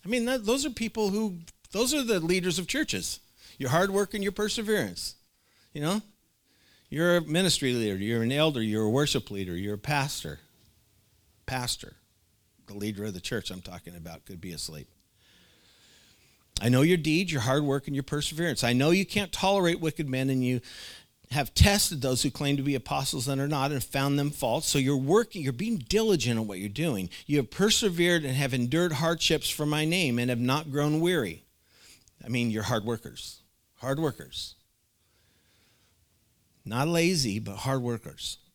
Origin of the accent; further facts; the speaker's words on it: Oregon City, Oregon, United States; when I grew up in Oregon City, they had Gladstone, they had a huge campground.